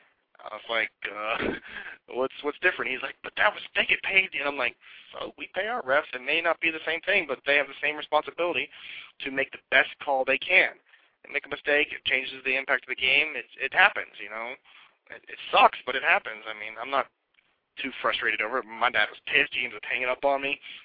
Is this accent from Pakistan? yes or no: no; Southeast, United States; Of course, I grew up in the South, Southeast to be particular, and everything down there is just football crazy.